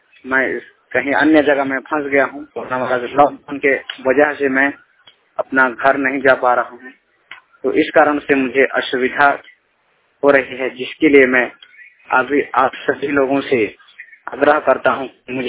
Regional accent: Gaur Bahari, Chhattisgarh, India; मैं ग्राम गौर बहारी जिला रायगढ़ छत्तीसगढ़ का रहने वाला हूँ।

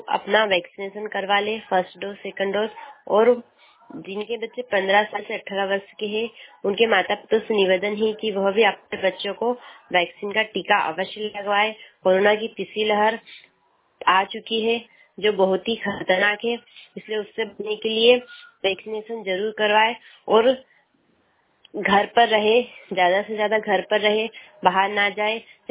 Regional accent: Chandpur, India; मैं ग्राम चांदपुर से हूँ

